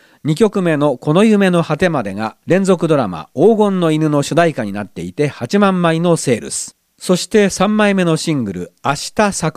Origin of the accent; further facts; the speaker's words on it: Otari, Nagano, Japan; 私のふるさと小谷村ではビスケットの天ぷらをお盆だったり冠婚葬祭の際などに作りますよ。